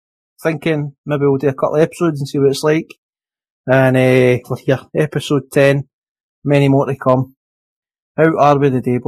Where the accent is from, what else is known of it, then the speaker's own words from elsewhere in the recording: Scotland, United Kingdom; because I'm Scottish and I'm not used to the sunshine.